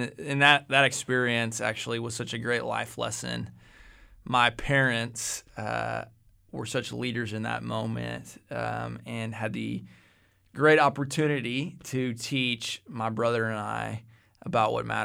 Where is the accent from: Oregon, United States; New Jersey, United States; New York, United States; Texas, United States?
Texas, United States; Victoria; I grew up right outside of Victoria, Texas, actually.